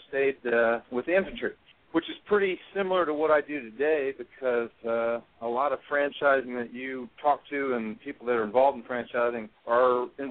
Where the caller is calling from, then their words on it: Tulsa, Oklahoma, United States; I'm over doing some training in Tulsa, so I'm calling you from Tulsa today.